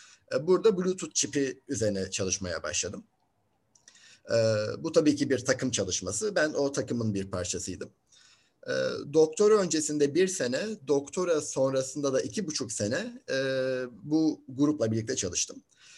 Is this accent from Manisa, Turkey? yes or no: no; Bodrum, Muğla, Turkey; also born or lived in Kastamonu / Istanbul; Kastamonu doğumluyum. Eczacı bir anne ve turizmci bir babanın tek çocukları olarak dünyaya geldim. İlkokulu ailemle birlikte taşındığım Bodrum'da okudum. Ortaokul ve liseyi İstanbul'da okumak için babaannemin yanına geldim.